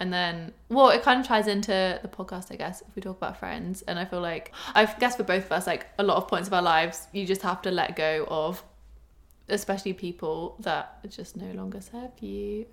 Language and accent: English; South West England, United Kingdom; Well, my family moved around a lot, so I kind of say I'm from Cornwall when people ask, because that's where I spent the most time, but yes, I would just say England